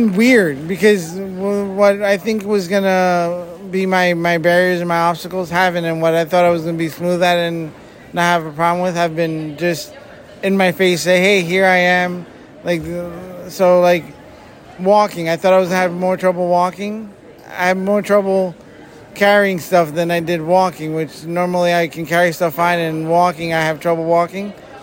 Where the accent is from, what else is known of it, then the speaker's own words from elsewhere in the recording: Easton, Pennsylvania, United States; I come from Easton, Pennsylvania.